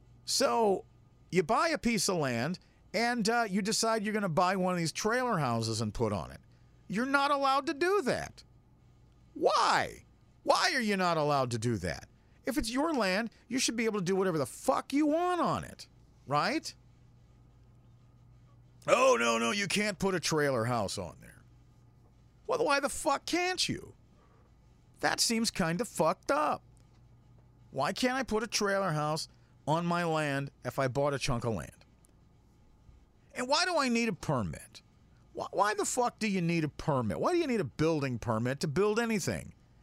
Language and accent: English; United States; but the underpinnings of it annoy me as an American.